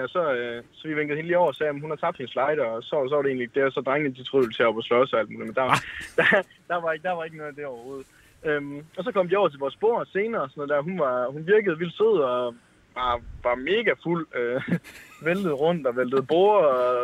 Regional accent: Skive, Central Denmark Region, Denmark; Kommer fra Skive af.

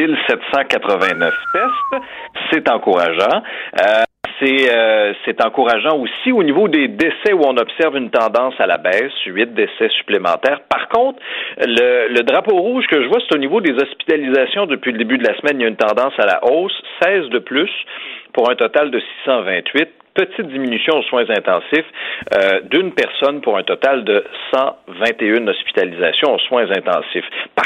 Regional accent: Quebec, Canada; ma région natale, l'Abitibi-Témiscamingue.

